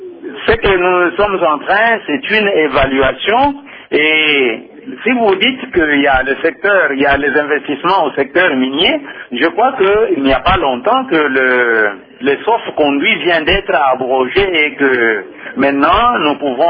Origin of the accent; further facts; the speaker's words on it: Kasaï-Oriental, DR Congo; Mais chez nous, au Kasaï oriental